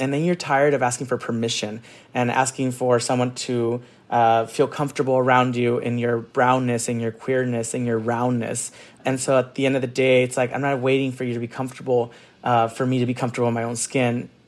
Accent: San Gabriel, California, United States; also born or lived in Orange County; because I grew up in Orange County and then in San Gabriel

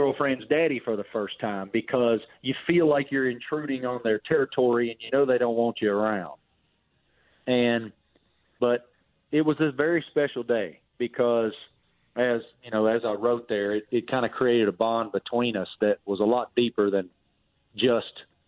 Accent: Appalachia, United States; And I'm from Appalachia, man. I'm nowhere close to Ohio.

